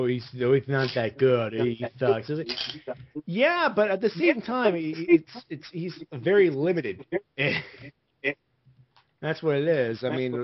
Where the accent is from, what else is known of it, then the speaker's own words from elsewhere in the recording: Calgary, Alberta, Canada; If I could be serious for a minute, I'm from Calgary.